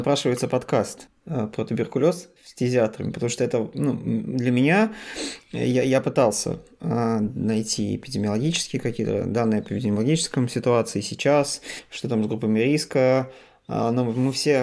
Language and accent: Russian; Russia; now in Finland; поскольку мы из России приехали, нам сказали, ну что, надо делать рентген